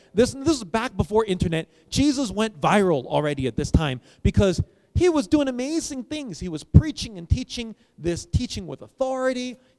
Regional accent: United States; My parents grew up in Taiwan, and I grew up in America, but it's close enough, right?

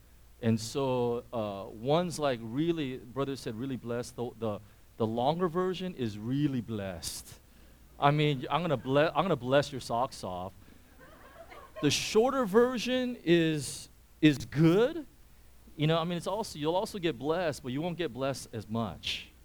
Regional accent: Irvine, California, United States; I grew up in Irvine, so I know what the Southern California kind of thing is like.

